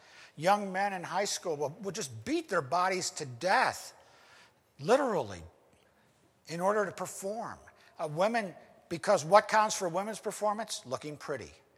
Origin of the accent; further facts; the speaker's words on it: United States; and he's a better preacher than me, because I'm an American, what's going to be my instinctive response?